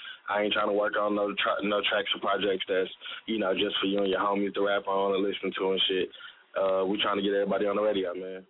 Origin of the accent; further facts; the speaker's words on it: Texas, United States; Y'all can have that shit. I'm from Texas. It's hot down here.